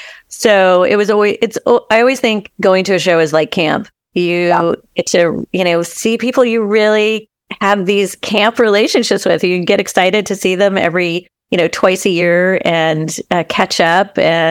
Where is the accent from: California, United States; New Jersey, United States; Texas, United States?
Texas, United States; Dallas; Well, I'm a Texan. I grew up in Dallas and I used to ride in rodeos and not many people know about that.